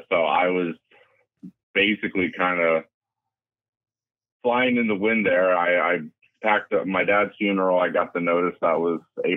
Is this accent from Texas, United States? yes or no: yes; Texas, United States; So I had no expectations of who I was supposed to be other than I was from Texas.